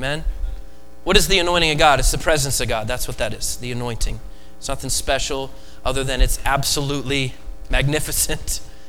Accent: West Coast, United States; I was born and raised in the West Coast, but one thing I love about the Midwest is raising kids here.

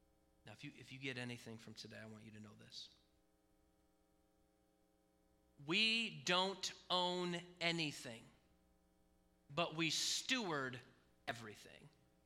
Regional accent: United States; As an American, we have more to steward than most anyone else in the entire world has to steward.

